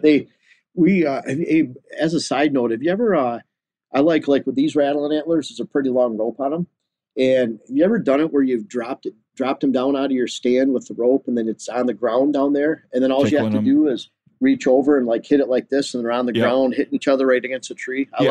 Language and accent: English; Michigan, United States; Michigan, my home state, had over 400,000 bow hunters.